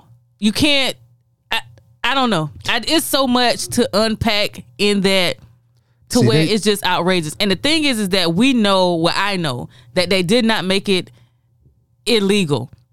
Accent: the South, United States; I'm definitely from the South.

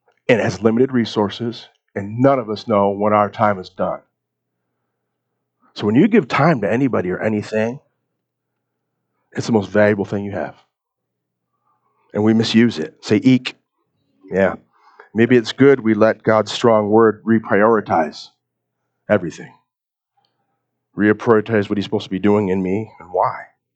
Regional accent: United States; I'm American. I'm from America.

